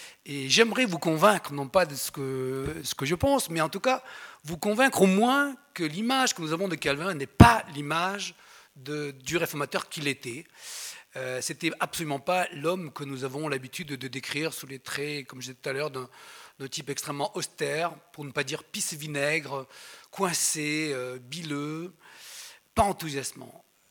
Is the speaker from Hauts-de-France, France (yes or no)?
no; Nîmes, Occitanie, France; born there; also born or lived in Alsace; Mais je suis né à Nîmes, hein, je suis quand même en régional de l'étape. Je suis né ici.